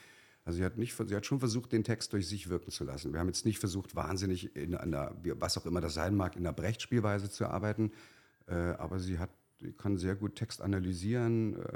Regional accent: East Germany, Germany; ich bin ja auch im Osten aufgewachsen

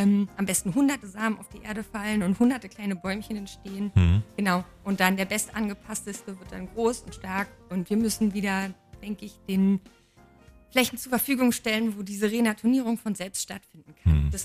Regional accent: Brandenburg, Germany; Und bei uns in Brandenburg ist es die Kiefer.

